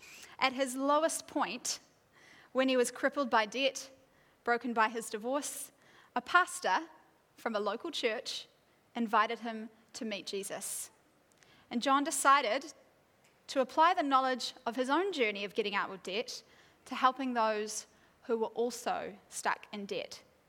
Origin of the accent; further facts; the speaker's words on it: Whangaparaoa, Auckland, New Zealand; So I was raised in Whangaparoa at Whangaparoa Baptist Church, which I'm seeing some familiar faces from, which is pretty exciting.